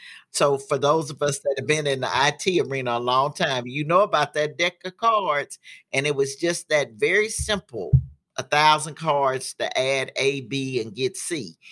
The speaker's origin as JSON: {"language": "English", "town": "Miami", "region": "Florida", "country": "United States", "also_born_or_lived": "Baton Rouge / St. Louis", "said": "I matriculated from Miami to Baton Rouge to St. Louis on a fellowship to Washington University."}